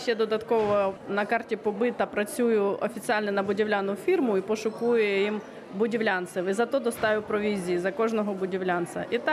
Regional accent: Donetsk, Donetsk Oblast, Ukraine; moved away as an adult; бо ми з Донецька і ми 14-й рок ще достали війну. Я 18-му вивозила дітей.

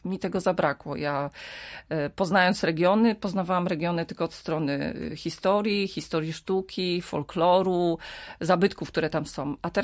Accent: Lubaczów, Subcarpathian Voivodeship, Poland; Tutaj ja dokładnie z Roztocza pochodzę, znaczy z pogranicza Roztocza, z Lubaczowa, nieopodal.

